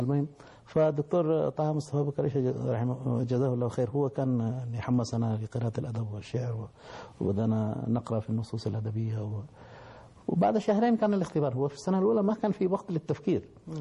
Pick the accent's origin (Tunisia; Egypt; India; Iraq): India; Arabic is a second language; هنا دخلت في الفصل وأنا وطالب هندي أيضا كان من جنوب الهند. دخلنا فسألنا الأستاذ أي من أين أنتم؟ قلنا من الهند.